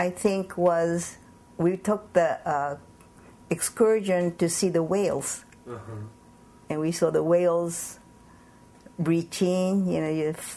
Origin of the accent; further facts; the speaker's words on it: Lodi, California, United States; born there; also born or lived in Japan; I was born in Lodi, California, in 1929, May 1st.